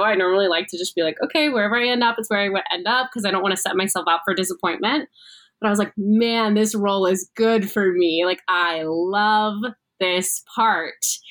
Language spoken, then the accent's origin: English; Atlanta, Georgia, United States; now in New York City, United States; I live in New York City now, but I'm from Atlanta. So it was like at my home theater